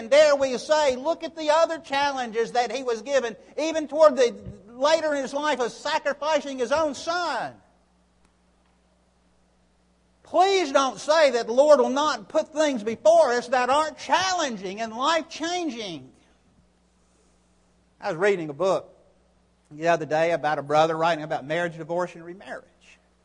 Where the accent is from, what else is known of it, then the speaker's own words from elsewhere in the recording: New York, United States; And they would come up to me and they would say, well, you're not from here, are you? Now, here's my answer I gave them. I go, no, I'm not. I'm from New York.